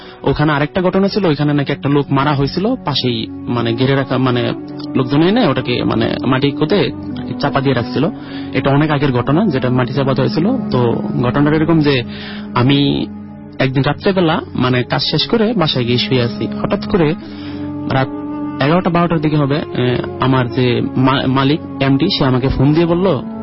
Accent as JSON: {"language": "Bangla", "region": "Mymensingh Division", "country": "Bangladesh", "tie": "born or raised there", "lives_now": "Dhaka, Bangladesh", "said": "আমি এসেছি ঢাকার বক্সিবাজার থেকে, আমার গ্রামের বাড়ি হলো ময়মনসিংহ জেলা মুক্ত ঘটনা চেচুয়াবাজার বলবাড়ি গ্রামে।"}